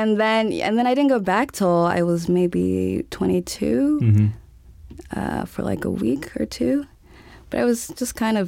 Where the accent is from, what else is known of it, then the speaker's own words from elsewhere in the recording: Montgomery, Alabama, United States; also born or lived in Texas; I was born in Texas and grew up in Alabama.